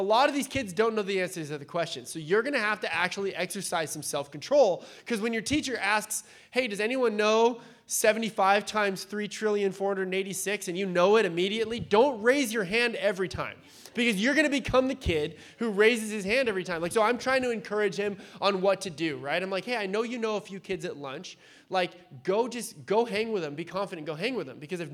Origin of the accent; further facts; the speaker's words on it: Point Loma, California, United States; I grew up in Point Loma. If you guys know Point Loma, it's not, like, a rough place to grow up.